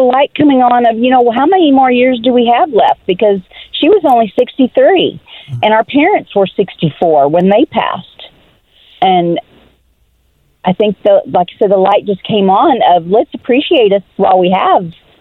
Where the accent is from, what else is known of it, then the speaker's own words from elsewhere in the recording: Texas, United States; There were five of us siblings born and raised in Texas, all of us in our 60s